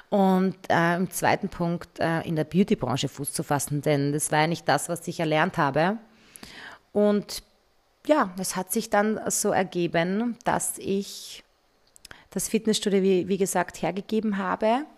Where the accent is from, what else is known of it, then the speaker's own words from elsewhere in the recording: Graz, Styria, Austria; also born or lived in Munich; Ich war dann ein Jahr in München und bin dann nach Graz zurück für einen Abend, um fortzugehen und habe mich dann in der Steiermark, in meiner Heimatstadt, verliebt. Und Hals über Kopf habe ich meine Zelte abgebaut in München und bin dann wieder in die Steiermark zurück.